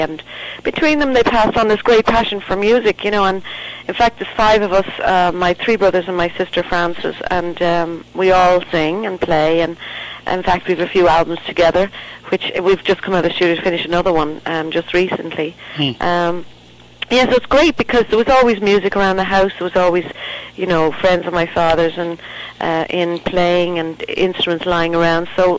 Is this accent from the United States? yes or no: no; Dublin, Leinster, Ireland; I was born and reared in Dublin, in the sort of inner city. We were fairly, you know, working class.